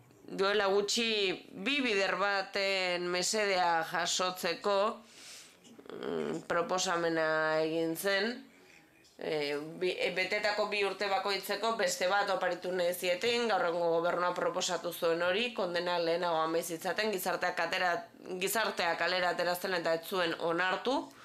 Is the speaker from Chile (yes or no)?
yes; Chile; ni txiletarra naiz